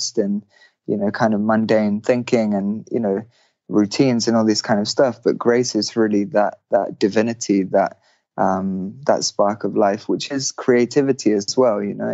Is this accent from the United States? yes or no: no; England, United Kingdom; I guess growing up in England, you know, like the culture is quite, if you're a man at least, like the culture is quite laddie.